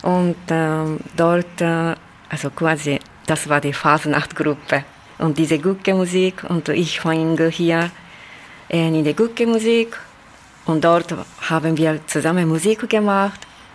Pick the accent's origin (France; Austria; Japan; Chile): Japan; Osaka; Osaka. Ich bin in Osaka geboren und aufgewachsen.